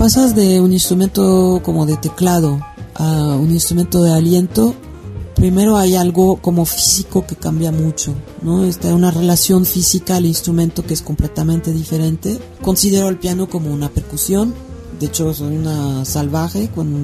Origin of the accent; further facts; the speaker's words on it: United States; born there; Yo creo, nací en Estados Unidos. Yo creo que probablemente como todos los niños gringos, vi mucha televisión y muchas caricaturas.